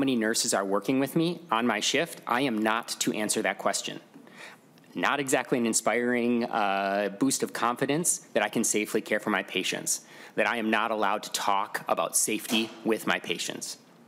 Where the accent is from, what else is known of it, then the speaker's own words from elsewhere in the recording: Duluth, Minnesota, United States; in my hometown, in Duluth, there's a hospital system that's now owned by a Wisconsin-based conglomerate